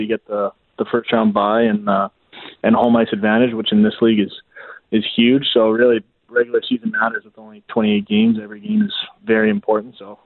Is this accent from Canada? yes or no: yes; Calgary, Alberta, Canada; Didn't hurt that I was from Calgary, and both my older sisters, they graduated from U of C